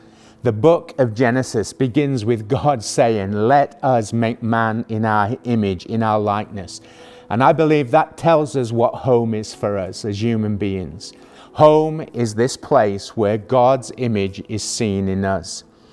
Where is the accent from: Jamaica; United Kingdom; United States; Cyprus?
United Kingdom; Being British, none of us longs for the British weather.